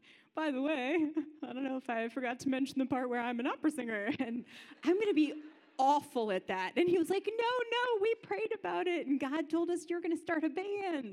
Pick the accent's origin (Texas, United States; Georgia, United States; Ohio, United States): Ohio, United States; Columbus; also born or lived in New York; I said that. I'm from Columbus, Ohio, but I used to be an opera singer in New York.